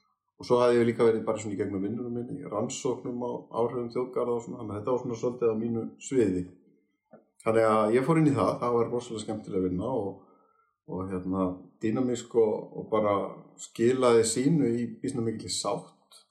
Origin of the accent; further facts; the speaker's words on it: Húsavík, Northeastern Region, Iceland; Ég náttúrulega alinn upp á Húsavík